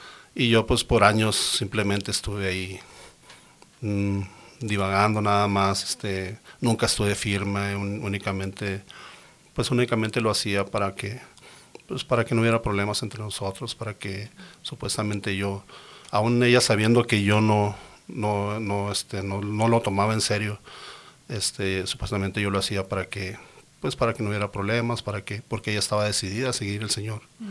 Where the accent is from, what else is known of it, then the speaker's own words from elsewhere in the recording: Ciudad Juárez, Chihuahua, Mexico; now in Denver, United States; Yo soy de Ciudad Juárez. Prácticamente toda mi vida me crié allí y tenemos exactamente 9 años aquí en Denver.